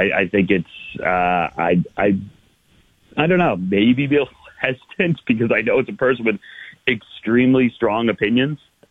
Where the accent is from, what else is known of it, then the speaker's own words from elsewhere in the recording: New York, United States; you know, I grew up in New York